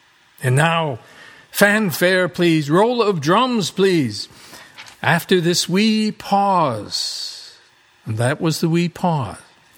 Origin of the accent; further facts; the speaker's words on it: Oneonta, New York, United States; It's a terrific town, just like my hometown of Oneonta and its wonderful WDOS.